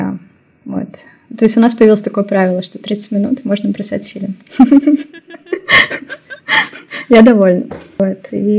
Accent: Almaty, Kazakhstan; also born or lived in Saint Petersburg; now in Barcelona, Spain; если я вернусь в родной город, да, то есть я из Алматы, я жила в Питере, и сейчас я живу в Барселоне.

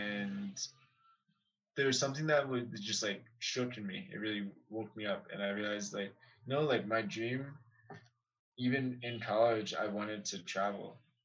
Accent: United States; I grew up like how most people in the U.S. grew up, you know, very privileged in a way

